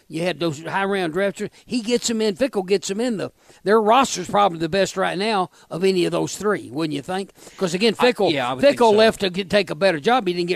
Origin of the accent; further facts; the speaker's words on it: Little Rock, Arkansas, United States; when I was growing up in Little Rock